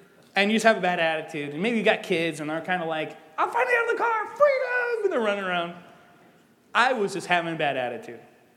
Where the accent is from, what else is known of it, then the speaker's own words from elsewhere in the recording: Clyde, Ohio, United States; And I'm like, no, I'm actually from Ohio. And he's like, oh, cool, what city? I'm like, Clyde, hopefully you don't know that city at all.